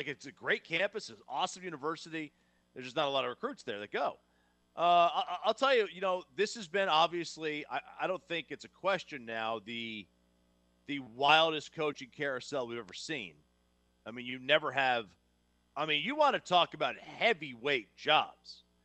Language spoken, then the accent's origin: English; New Jersey, United States; accent: New Jersey; now in Knoxville, United States; It took me like 10 years to get rid of it. I grew up in New Jersey. It took me at least 10 years to get rid of the accent.